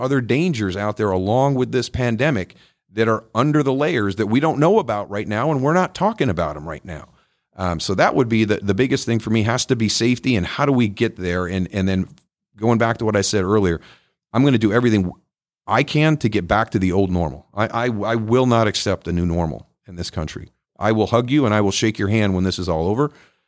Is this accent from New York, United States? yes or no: yes; Buffalo, New York, United States; And that's where I'm from. That's where I grew up. I grew up in Western New York.